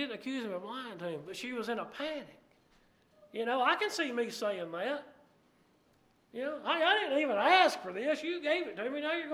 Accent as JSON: {"language": "English", "country": "United States", "tie": "born or raised there", "said": "You know how many times in my life growing up in Marshall County, because I've told y'all before, we had a bunch of churches there of Christ"}